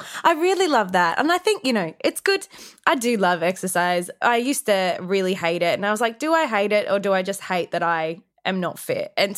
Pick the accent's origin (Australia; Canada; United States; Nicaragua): Australia; Wagga Wagga, New South Wales; I grew up in the country. I grew up in Wagga Wagga.